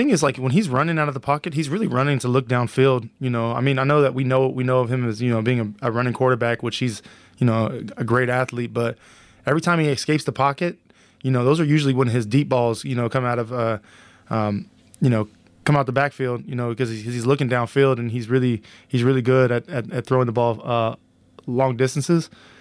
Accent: Fresno, California, United States; You know, I grew up in Fresno, California.

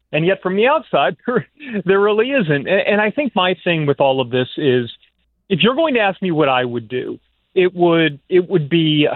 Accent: Louisiana, United States; born there

